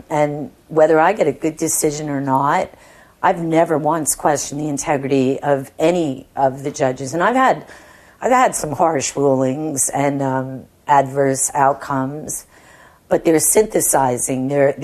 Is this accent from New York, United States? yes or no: yes; New York, United States; And, you know, I'm from New York. You know, we're kind of tough guys.